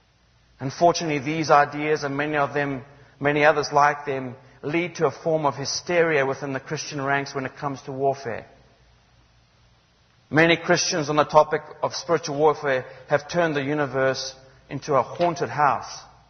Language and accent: English; Zimbabwe; I come from Zimbabwe.